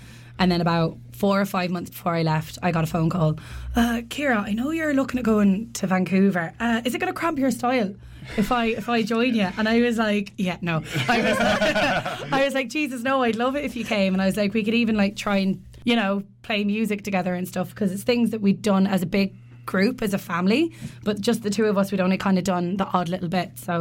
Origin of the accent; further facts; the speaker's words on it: England, United Kingdom; So I grew up in England with my brother and my parents